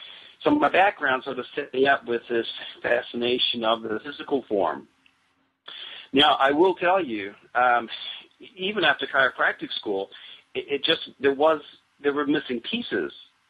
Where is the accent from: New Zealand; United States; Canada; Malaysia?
New Zealand; born there; I was born in New Zealand.